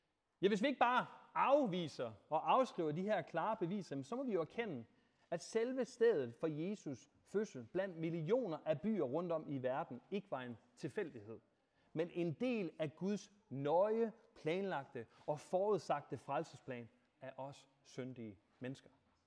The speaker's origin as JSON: {"language": "Danish", "town": "Thisted", "region": "North Denmark Region", "country": "Denmark", "tie": "born there", "said": "jeg er født i Thisted. Det kan godt være, at I ikke ved, hvor Thisted er."}